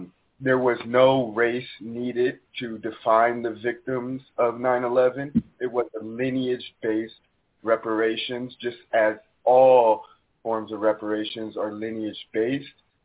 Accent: Los Angeles, California, United States; also born or lived in San Diego; now in San Francisco, United States; I was born in San Diego, California, raised in Los Angeles. I live in San Francisco.

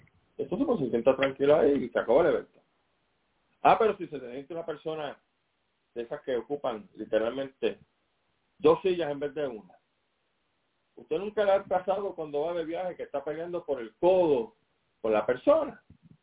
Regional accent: Puerto Rico; Óigame, los puertorriqueños somos bien abrazones. Por supuesto. Si somos gente caribeña, somos gente alegre.

